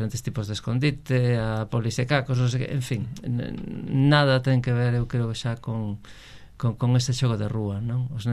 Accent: Galicia, Spain; o meu barrio natal e onde me criei en Canido

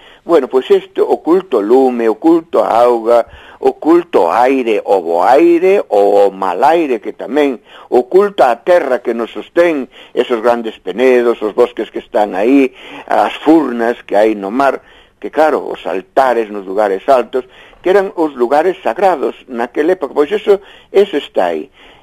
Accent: O Carballiño, Galicia, Spain; na miña terra do Carballiña

